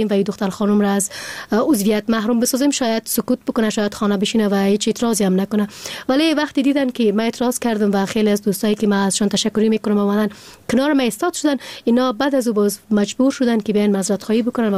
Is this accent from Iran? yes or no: no; Afghanistan; به عنوان یک فرد مسلمان و از یک کشور مسلمان که از افغانستان هستیم